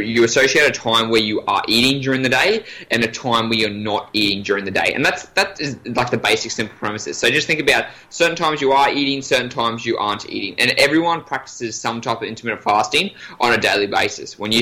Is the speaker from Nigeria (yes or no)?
no; Australia; accent: Australian; So I'm from Australia. I'm from the top part of Australia, which is not as civilized as the bottom part. So we're a bit more country up there.